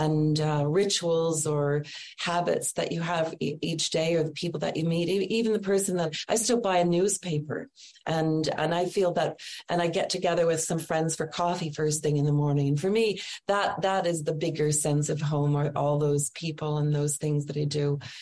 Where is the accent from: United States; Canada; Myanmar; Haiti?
Canada; Manitoba; moved away; I grew up in Manitoba and I stayed there until I moved to Ontario to work at the Stratford Shakespearean Theatre in 81. And that remains my constant home.